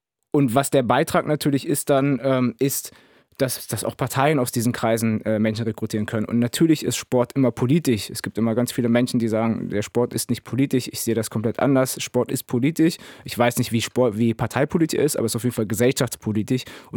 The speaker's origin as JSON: {"language": "German", "region": "Berlin", "country": "Germany", "tie": "born or raised there", "said": "Ich war in einem migrantischen Viertel, bin ich hier in Charlottenburg aufgewachsen, zwischen dem Schloss Charlottenburg und Lietzensee, direkt hier um die Ecke quasi."}